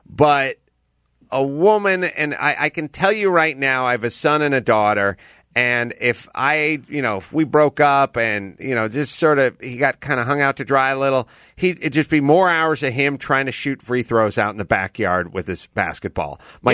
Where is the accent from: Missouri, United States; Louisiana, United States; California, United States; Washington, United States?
California, United States; I grew up in the Valley